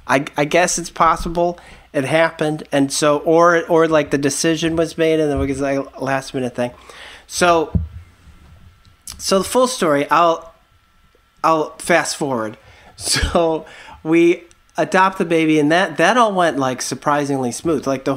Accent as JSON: {"language": "English", "town": "Detroit", "region": "Michigan", "country": "United States", "said": "I'm from the Detroit area and my wife is from Mid Michigan, and we both have like family there"}